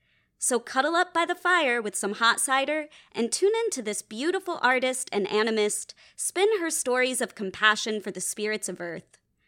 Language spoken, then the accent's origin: English; Atlanta, Georgia, United States; Candace is a tattoo artist and tarot reader from my hometown of Atlanta, Georgia